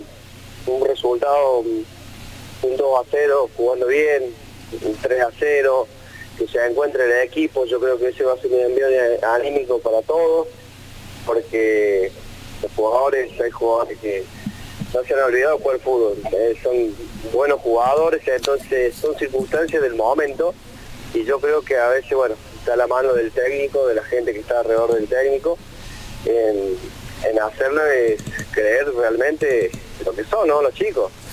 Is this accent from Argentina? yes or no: yes; Córdoba, Argentina; yo, como todo cordobés, y quiero que le vaya bien a todos los equipos de Córdoba